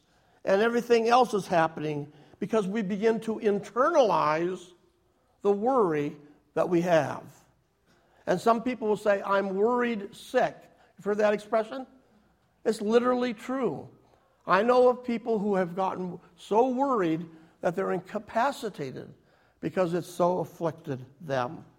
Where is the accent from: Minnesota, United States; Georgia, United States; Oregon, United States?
Minnesota, United States; North Branch; When I was a kid, growing up in North Branch, Minnesota, with no money, I didn't know I was poor and my dad was rich.